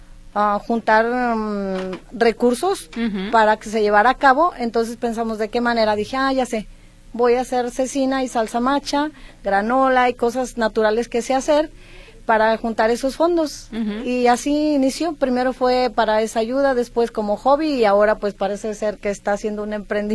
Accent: Zapotlanejo, Jalisco, Mexico; Yo soy originaria de Zapotlanejo, siempre he vivido ahí.

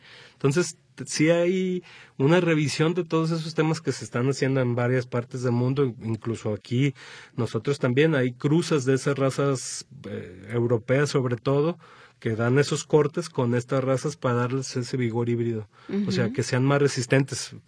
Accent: Mexico; que nosotros lo hemos usado despectivamente muchas veces como mexicanos

